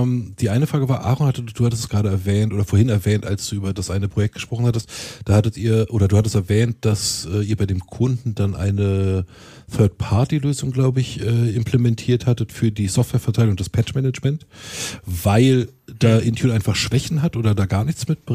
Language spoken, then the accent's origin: German; Berlin, Germany; Als Berliner kennt man das ja.